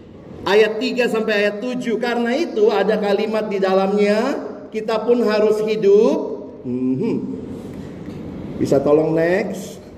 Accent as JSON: {"language": "Indonesian", "town": "Ambon", "region": "Maluku", "country": "Indonesia", "said": "itu marga saya, orang Ambon."}